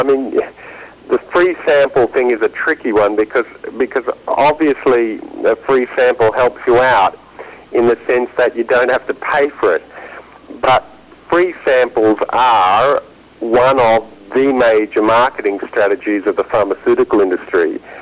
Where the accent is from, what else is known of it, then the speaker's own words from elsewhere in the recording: Australia; We're both Australian health journalists